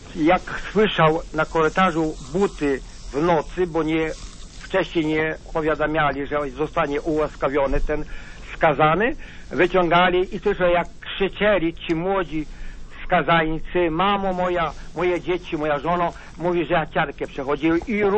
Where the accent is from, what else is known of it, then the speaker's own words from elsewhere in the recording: Jarosław, Subcarpathian Voivodeship, Poland; Jestem chłopem, pochodzę z pod Jarosławia, miasta.